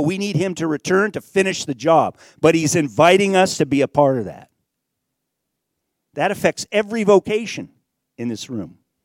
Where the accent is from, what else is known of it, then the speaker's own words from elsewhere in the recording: Nigeria; I grew up and I was born in West Africa. I was born in Nigeria. My folks worked in Niger. Niger is mostly in the Sahara Desert.